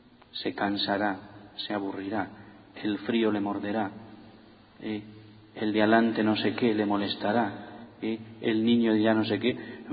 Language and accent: Spanish; Spain; como los españoles somos tan machos, no nos podemos besar entre los hombres